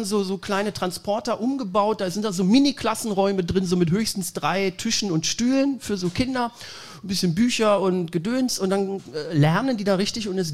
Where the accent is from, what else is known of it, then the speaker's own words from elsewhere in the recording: Lower Saxony, Germany; Ich bin ja ursprünglich aus Niedersachsen.